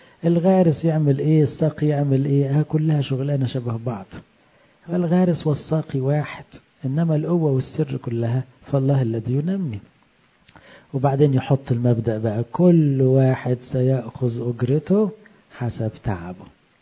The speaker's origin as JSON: {"language": "Arabic", "country": "Egypt", "said": "واحنا الحمد لله كلنا كمصريين لنا اصل ايه في الفلاحة والزراعة"}